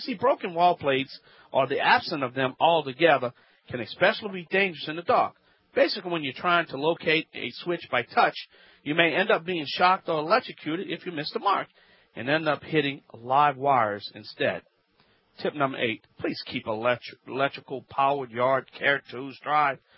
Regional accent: Louisiana, United States

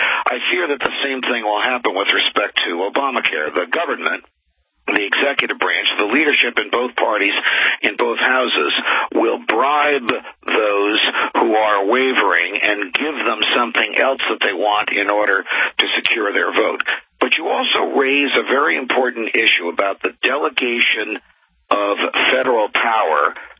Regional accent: New Jersey, United States

